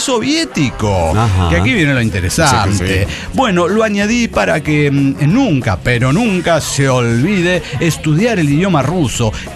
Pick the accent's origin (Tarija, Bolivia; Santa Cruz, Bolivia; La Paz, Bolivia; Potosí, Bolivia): Tarija, Bolivia; Soy el hermetista de Tarija, Bolivia.